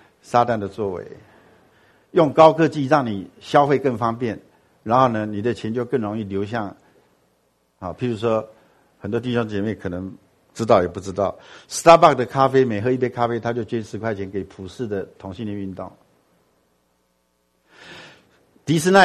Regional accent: Taiwan; 我们台湾人有两种东西好骗

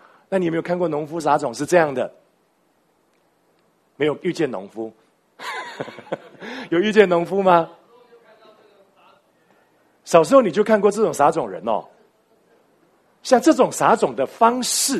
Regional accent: Singapore; now in Taipei, Taiwan; 其实我是从新加坡来的，那我来台北华神任教的时间很短，只有2年半，

